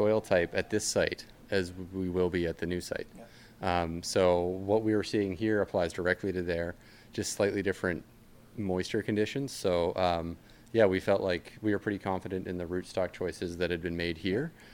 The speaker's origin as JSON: {"language": "English", "town": "Naramata", "region": "British Columbia", "country": "Canada", "said": "I'm from Naramata originally."}